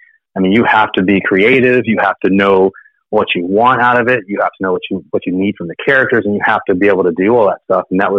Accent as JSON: {"language": "English", "region": "Virginia", "country": "United States", "said": "I'm from Virginia originally."}